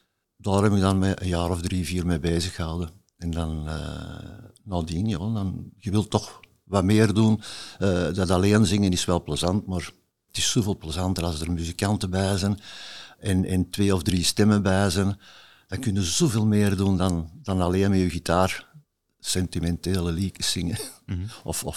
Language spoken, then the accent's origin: Dutch; Wilrijk, Flanders, Belgium; born there; op de B-kant van Wilrijk. Dat is het dorp waar ik ben geboren.